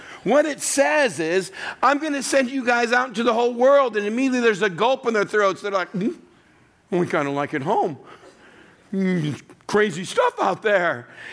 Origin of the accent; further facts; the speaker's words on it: Texas, United States; I grew up in West Texas. I grew up around a lot of rattlesnakes. We lived about 20 minutes, 20 miles outside of El Paso, Texas. Nothing but desert.